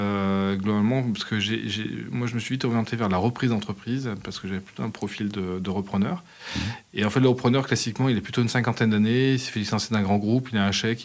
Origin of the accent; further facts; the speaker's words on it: Auvergne-Rhône-Alpes, France; J'ai grandi en Auvergne. J'ai des origines bretonnes, ça se voit par mon prénom.